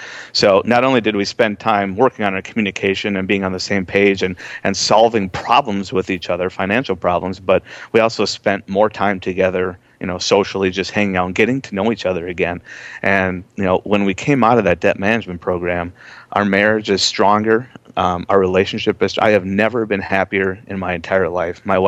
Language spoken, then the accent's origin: English; Minnesota, United States; Minnesota. I knew that was coming.